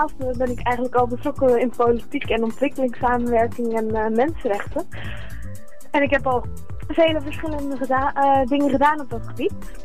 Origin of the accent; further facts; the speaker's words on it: Oud-Beijerland, South Holland, Netherlands; Ik kom uit Oud-Beijerland.